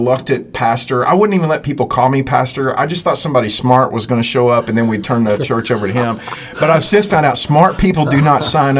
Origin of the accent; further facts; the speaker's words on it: Texas, United States; Dude, look, I'm from Johnson County, Texas. I'm a sixth generation Texan, okay?